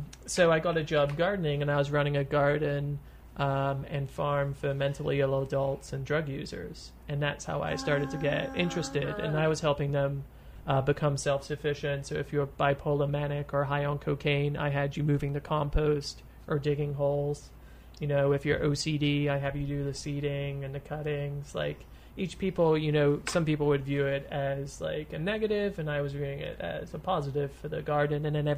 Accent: London, United Kingdom; born there; A little bit of love in London. That's how I came into being.

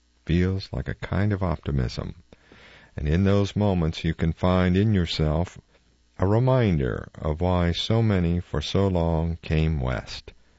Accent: Hong Kong; now in United States; I grew up in Hong Kong. Buildings, no space.

